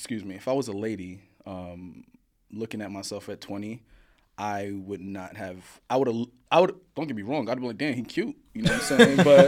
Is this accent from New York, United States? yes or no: yes; Brooklyn, New York, United States; I grew up in Coney Island, Brooklyn, Coney Island. That shit's the hood, my guy.